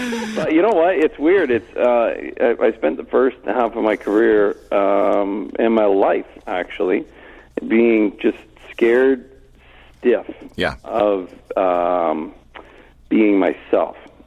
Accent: Ontario, Canada; also born or lived in Camrose, Alberta; I was born in Ontario. We moved out to near Camrose, Alberta, when I was just 2 years old or something, and we lived out there. My first memories are, Alberta. That was the first thing I remember, and then moved back to Ontario here at age 7 or so

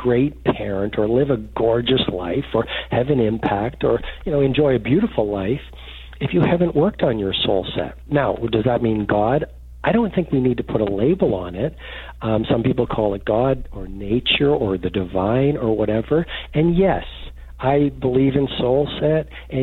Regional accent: Port Hawkesbury, Nova Scotia, Canada; Look, I grew up in Port Hawkesbury. I'm an ordinary person

